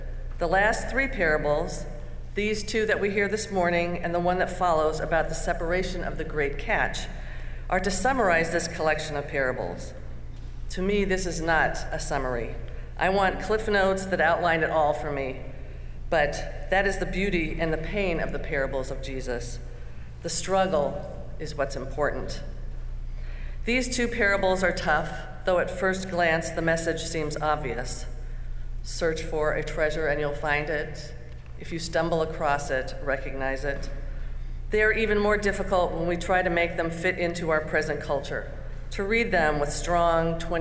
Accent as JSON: {"language": "English", "region": "California", "country": "United States", "tie": "born or raised there", "said": "I grew up in California, and I think at that time they must have been trying out new language rules"}